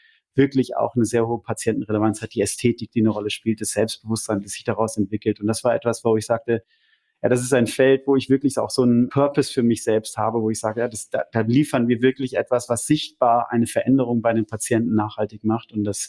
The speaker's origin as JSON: {"language": "German", "town": "Lemgo", "region": "North Rhine-Westphalia", "country": "Germany", "moved": "yes", "lives_now": "Zurich, Switzerland", "said": "Ich wohne in Zürich, am schönen Zürichsee, bin verheiratet, habe 3 Kinder, komme aber, wie man hört, nicht aus der Schweiz, sondern ursprünglich aus Ostwestfalen. Genauer gesagt, Lemgo"}